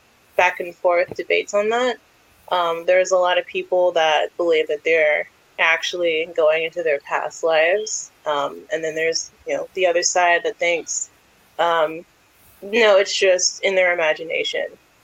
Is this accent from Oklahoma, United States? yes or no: no; Nashville, Tennessee, United States; Yes. Born and raised in Nashville.